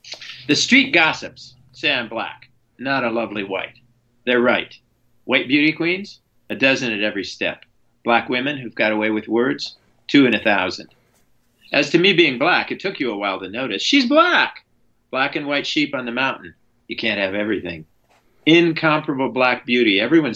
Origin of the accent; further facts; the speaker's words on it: Arizona, United States; I grew up in Southern Arizona, and I grew up in a very mixed Anglo-Chicano, Anglo-Mexicano community.